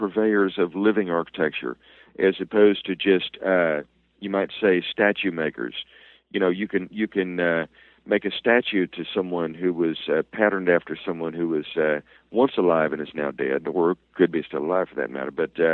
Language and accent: English; Alabama, United States; There was a doctor in my home state of Alabama